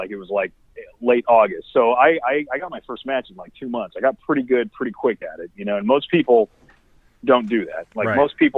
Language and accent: English; Sherman Oaks, California, United States; So, I live, you know, I grew up in Sherman Oaks